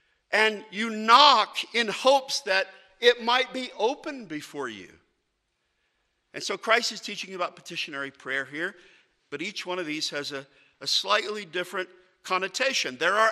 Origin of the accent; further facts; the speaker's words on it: Virginia, United States; And I'm from Virginia. I'm from the American South. And we have a language convention.